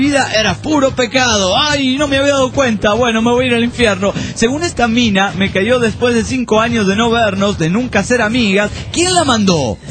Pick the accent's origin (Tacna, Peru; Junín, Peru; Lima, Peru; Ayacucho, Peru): Junín, Peru; Huancayo; Cuando vivía en la ciudad, en mi ciudad natal, Huancayo, tenía una cinta